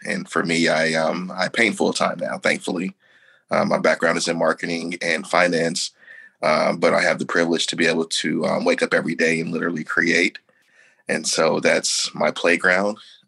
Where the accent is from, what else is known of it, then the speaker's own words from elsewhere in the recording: St. Louis, Missouri, United States; also born or lived in Philadelphia / Chicago / Detroit; We're from St. Louis originally, but by way of Philadelphia